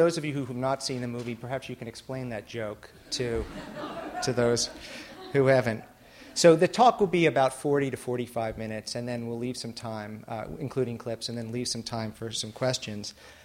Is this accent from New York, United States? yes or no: yes; New York City, New York, United States; moved away as an adult; I grew up in New York City wanting to be a foreign correspondent.